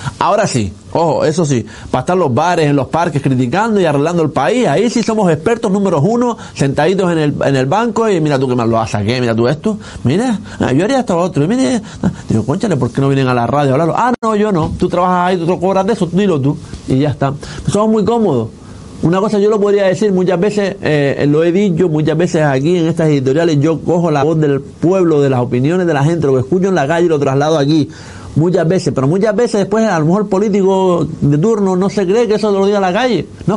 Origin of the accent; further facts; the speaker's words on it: Canary Islands, Spain; now in Fuerteventura, Spain; que te haya venido un canario, como soy yo, soy canario, yo soy de Gran Canaria